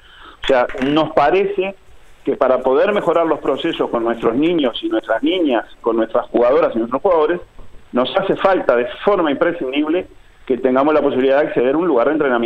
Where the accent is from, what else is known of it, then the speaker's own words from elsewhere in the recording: Uruguay; tenemos todos como uruguayos.